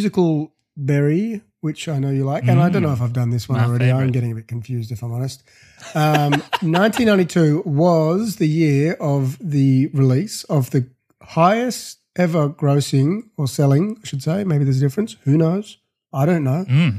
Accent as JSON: {"language": "English", "region": "South East England", "country": "United Kingdom", "tie": "born or raised there", "lives_now": "Australia", "said": "We grew up in Surrey in England."}